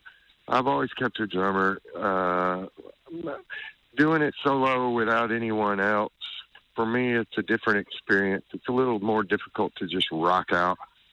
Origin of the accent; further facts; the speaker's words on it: Texas, United States; born there; Because we were from Texas. I was born in Texas.